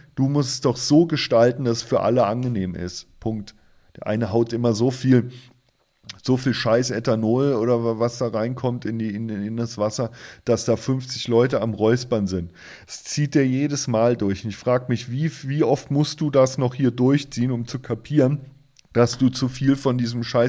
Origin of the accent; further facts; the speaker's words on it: Rhineland-Palatinate, Germany; und ich war aus dem Westen, also aus Rheinland-Pfalz